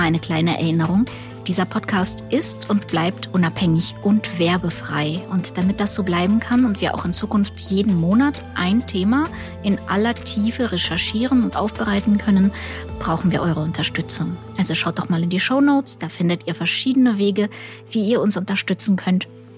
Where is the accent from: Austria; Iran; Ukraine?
Ukraine; Und ich komme aus der Ukraine, ich habe auch wirklich schlechte Gesundheitssysteme gesehen.